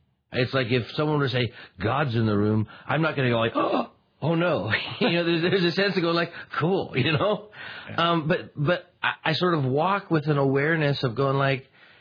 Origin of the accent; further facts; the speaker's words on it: Scotland, United Kingdom; I'm Scottish.